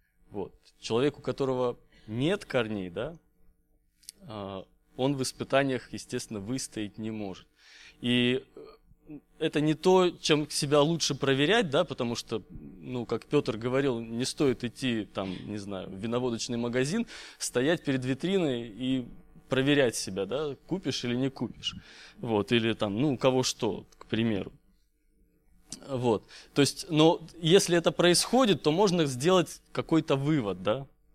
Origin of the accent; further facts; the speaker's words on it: Kazakhstan; moved away; я сам вырос в Казахстане, и у нас там как-то с деревьями было туго, все до степи, степь кругом.